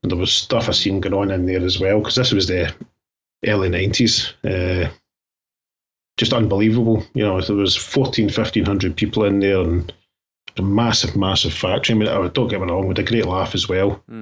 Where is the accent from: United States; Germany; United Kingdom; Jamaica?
United Kingdom; Glasgow, Scotland; also born or lived in Ayrshire; So I was born in Glasgow in the early 70s, and I stayed in an all right bit of Glasgow. It wasn't great